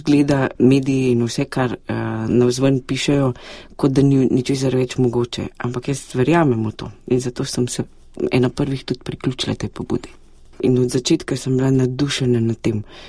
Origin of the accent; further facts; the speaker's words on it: Frankolovo, Savinja, Slovenia; Doma sem iz Frankolovega, ki je znano po stotih frankolovskih žrtvah med vojno